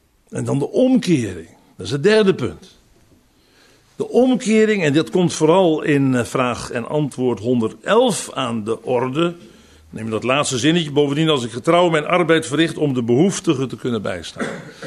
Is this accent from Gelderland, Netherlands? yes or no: no; Zaandam, North Holland, Netherlands; Ik herinner me als klein kind in Zaandam dat ik ook met zo'n lampionnetje heb gelopen.